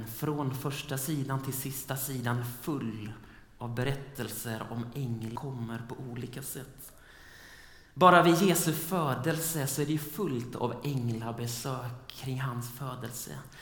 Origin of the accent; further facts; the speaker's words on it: Varberg, Halland County, Sweden; När jag växte upp i Varberg på västkusten